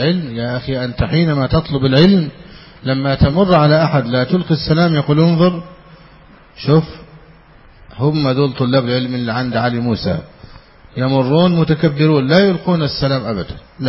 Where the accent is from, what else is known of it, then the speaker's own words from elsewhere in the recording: Egypt; عندنا في مصر يقول إخوة عسل